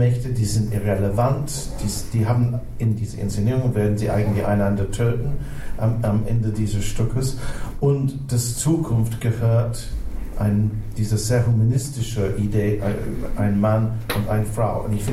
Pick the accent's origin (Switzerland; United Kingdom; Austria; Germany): United Kingdom; England; German is a second language; nicht auch als Engländer kann ich sagen, nicht Monarch ist wichtig.